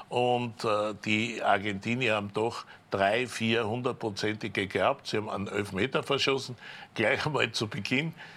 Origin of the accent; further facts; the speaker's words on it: Austria; wir normalerweise als Österreicher